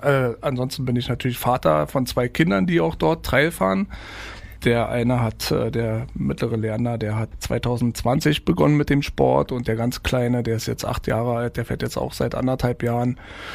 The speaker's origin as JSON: {"language": "German", "town": "Potsdam", "region": "Brandenburg", "country": "Germany", "said": "Ich komme aus Potsdam"}